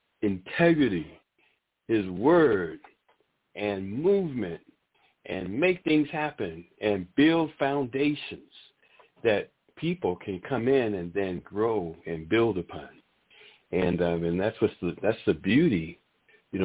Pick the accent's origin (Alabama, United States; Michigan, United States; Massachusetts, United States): Massachusetts, United States; New Bedford; I was able to drive down to my hometown of New Bedford, which is about 45 minutes east of Boston, and I went back to my neighborhood, my old neighborhood.